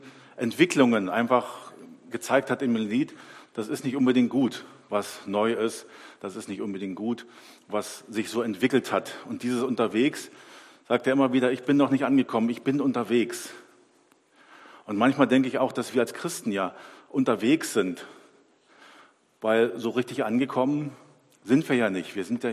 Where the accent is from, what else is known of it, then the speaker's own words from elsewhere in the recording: Germany; ich bin ja in der DDR groß geworden